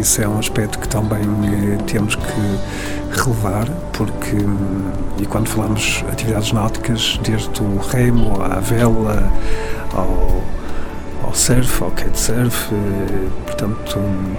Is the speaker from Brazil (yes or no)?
no; Viana do Castelo, Portugal; sou vianense gema e adoro esta cidade